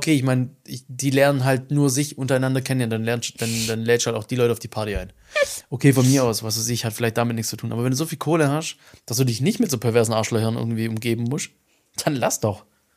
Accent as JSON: {"language": "German", "town": "Eislingen", "region": "Baden-Württemberg", "country": "Germany", "said": "Digga, ich komme aus Eislingen, bei uns wohnt legit niemand."}